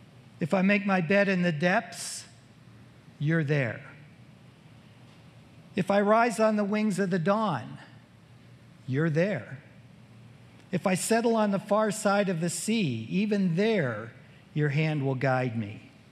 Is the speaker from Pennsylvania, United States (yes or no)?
yes; Pennsylvania, United States; moved away as an adult; But I'm actually from Pennsylvania, so I don't really get into that rivalry.